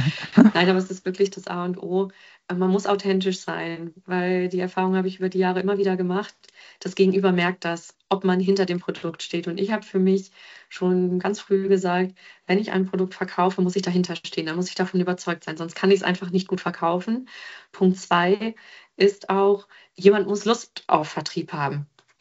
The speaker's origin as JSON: {"language": "German", "region": "North Rhine-Westphalia", "country": "Germany", "said": "Ich komme ja nun aus Ostwestfalen, wir sind sehr direkt"}